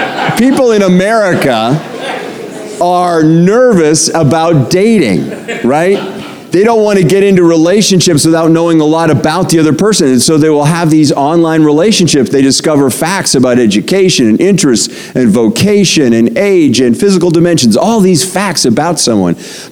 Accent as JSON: {"language": "English", "region": "Pennsylvania", "country": "United States", "tie": "born or raised there", "said": "I grew up in Pennsylvania. Every kid in eastern Pennsylvania goes there every year to the Franklin Institute."}